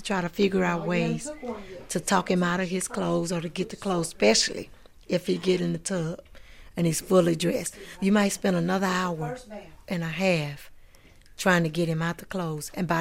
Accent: Arkansas, United States; I know where I come from Arkansas, and we didn't have a lot.

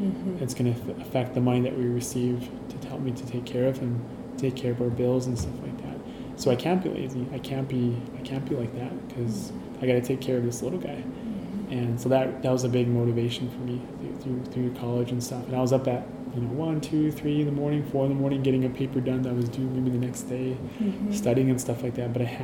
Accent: Bismarck, North Dakota, United States; when I was growing up in Bismarck, I was part of the Big Sister, Big Brother program growing up here in Bismarck with my aunt.

